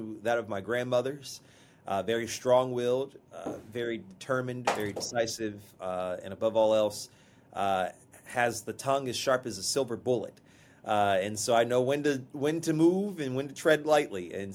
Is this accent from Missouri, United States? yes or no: yes; Kansas City, Missouri, United States; also born or lived in Arkansas; But I was born in Arkansas, as you had alluded to, and raised in Kansas City, and my family is still in both areas, in both places.